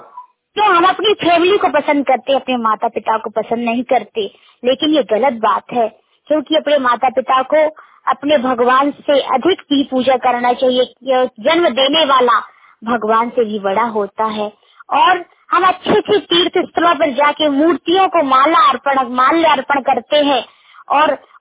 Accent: Uttar Pradesh, India; now in Gwalior, India; मैं तो वैसे उत्तर प्रदेश की निवासी हूँ, लेकिन मैं ग्वालियर में काफी दिन से रह रही हूँ, घोसपुरा नंबर एक में रहती हूँ।

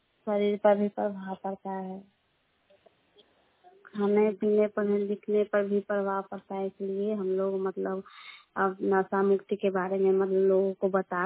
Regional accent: Purnia, Bihar, India; पूर्णिया के रहने वाली हूँ।

